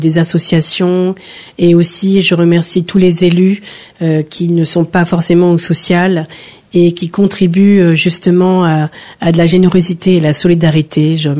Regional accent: France; Car nous sommes Français avant tout.

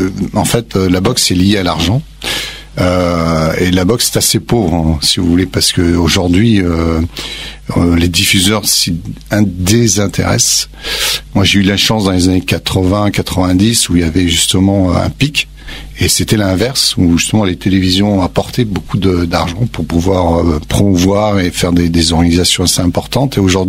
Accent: Grenoble, Auvergne-Rhône-Alpes, France; Et moi, je venais d'une petite banlieue de Grenoble.

